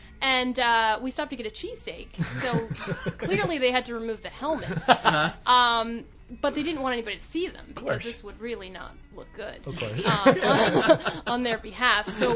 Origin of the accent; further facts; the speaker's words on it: Philadelphia, Pennsylvania, United States; I grew up in Philadelphia.